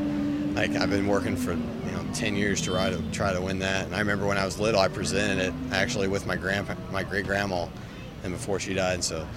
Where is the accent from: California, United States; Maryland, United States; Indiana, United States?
Indiana, United States; Hope; I'm from Hope, Indiana, and it's my 10th year.